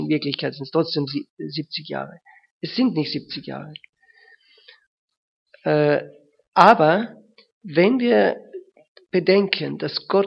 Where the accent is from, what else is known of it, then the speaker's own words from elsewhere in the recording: Germany; Aber wir sind halt Deutsche. Und bei Deutschen geht das nicht.